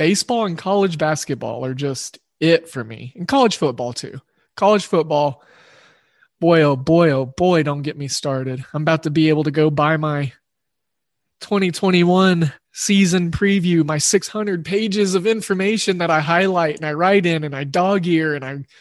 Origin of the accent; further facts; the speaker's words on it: Oklahoma, United States; it's probably because I grew up in Oklahoma and we didn't have any pro teams until the Thunder, my eighth grade year.